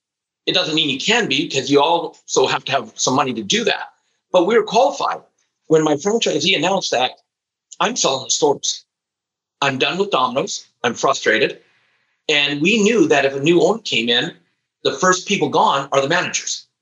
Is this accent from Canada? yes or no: yes; British Columbia, Canada; born there; also born or lived in Alberta; And also I live in Canada. We moved from British Columbia, where I was born, to Alberta.